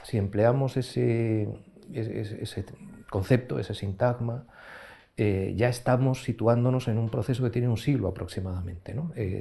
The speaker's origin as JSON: {"language": "Spanish", "town": "Madrid", "region": "Community of Madrid", "country": "Spain", "tie": "born there", "said": "nací en Madrid en 1962"}